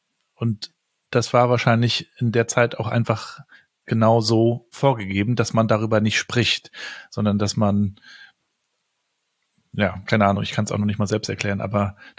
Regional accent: Rostock, Mecklenburg-Vorpommern, Germany; Ich bin ja hier in Rostock groß geworden, ehemalige DDR.

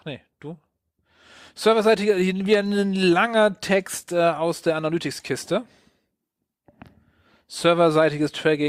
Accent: Wilhelmshaven, Lower Saxony, Germany; Das ist ja aus meiner Heimatstadt.

